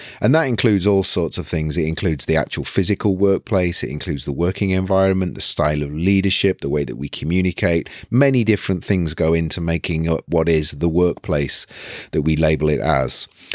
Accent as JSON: {"language": "English", "country": "United Kingdom", "said": "I'm a British, I always ask about the weather."}